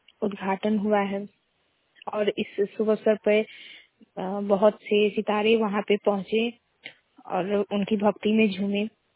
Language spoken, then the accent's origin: Hindi; Bihar, India; मैं वैशाली जिले से हूँ